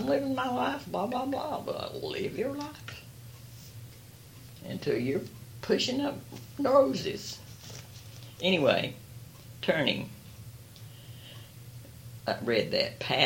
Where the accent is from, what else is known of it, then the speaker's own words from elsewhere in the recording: United States; This is where I live. I'm an American. I don't know how American I am, but I'm pretty American.